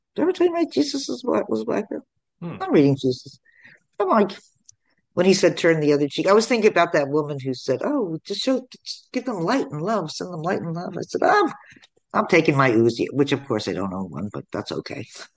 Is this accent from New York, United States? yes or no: yes; New York, United States; also born or lived in New Jersey; I grew up in New Jersey. As I said, I was born in New Jersey. I grew up in New York. I left New Jersey early. I had to get out of New Jersey.